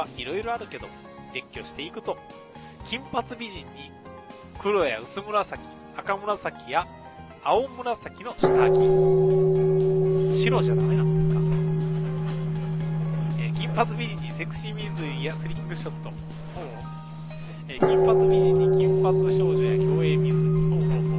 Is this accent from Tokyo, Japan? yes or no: no; Kagawa, Japan; now in Osaka, Japan; 大阪にいますけど、私、香川出身なんですよ。うどん人です。